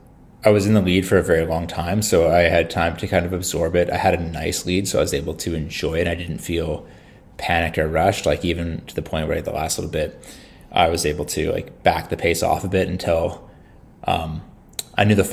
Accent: Regina, Saskatchewan, Canada; So I grew up in the prairies in Saskatchewan. In Canada. Mm-hmm. My hometown was Regina, Saskatchewan.

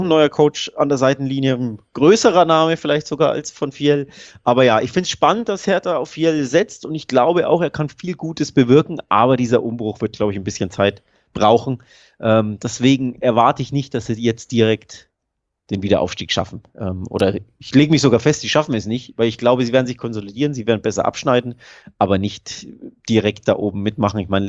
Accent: Nuremberg, Bavaria, Germany; Du weißt ja, ich komme aus

